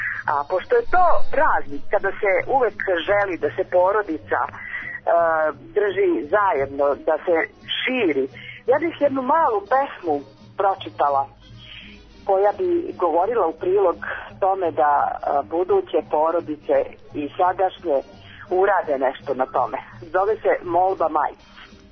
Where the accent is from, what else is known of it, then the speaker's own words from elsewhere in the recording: Mali Požarevac, Belgrade, Serbia; Kosmaja, jedno malo selo, Mali Požarevac. I samo, mislim, ime kaže kako je to selo.